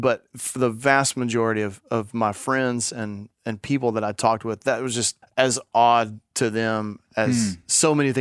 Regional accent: United States; also born or lived in China; very different from my view as an American of that.

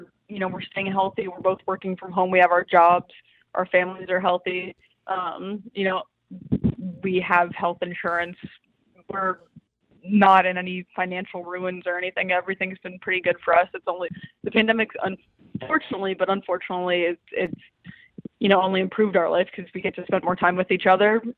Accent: Ohio, United States; now in Boston, United States; I'm from Ohio, but I'm living in Boston.

